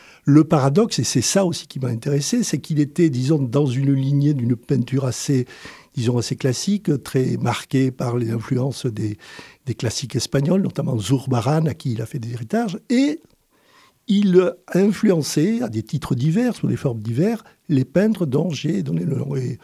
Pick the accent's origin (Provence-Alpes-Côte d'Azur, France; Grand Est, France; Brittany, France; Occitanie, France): Occitanie, France; Collioure; born there; Oui, puisque je suis né à Collioure, donc à quelques kilomètres de la frontière, hein, qui est là, tout derrière.